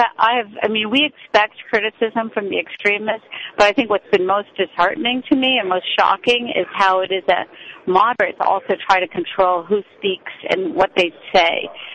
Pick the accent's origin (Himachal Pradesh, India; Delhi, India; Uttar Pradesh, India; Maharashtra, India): Uttar Pradesh, India; I was born in India. I was born into a very conservative Muslim family. We come from northern India, this state called Uttar Pradesh